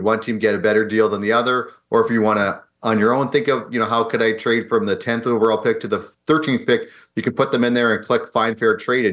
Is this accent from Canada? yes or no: yes; Edmonton, Alberta, Canada; now in California, United States; Well, I'm from Edmonton. So definitely, okay. You know, started skating at three, like you kind of have to when you live there. I was a huge hockey fan. Obviously grew up watching the Oilers. I live in California now.